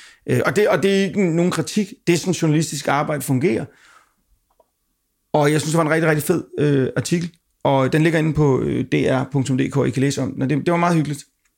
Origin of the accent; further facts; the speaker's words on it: Copenhagen, Capital Region of Denmark, Denmark; jeg er vokset op med her på Amager, selvom man overhovedet ikke er herfra.